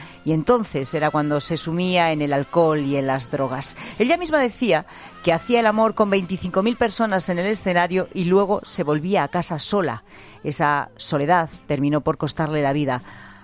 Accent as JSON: {"language": "Spanish", "region": "Castile and León", "country": "Spain", "said": "mi tierra, de la comarca de Aliste, en Zamora"}